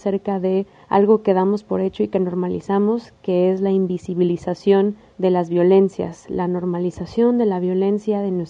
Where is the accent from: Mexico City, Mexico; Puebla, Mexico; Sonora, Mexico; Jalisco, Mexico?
Jalisco, Mexico; Guadalajara; soy mujer, tapatía